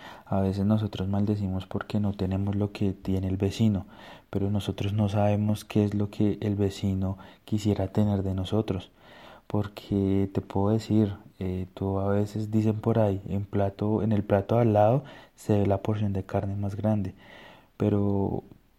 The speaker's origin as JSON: {"language": "Spanish", "country": "Colombia", "said": "En mi país, en Colombia, tienes que más o menos invertirle 5 años."}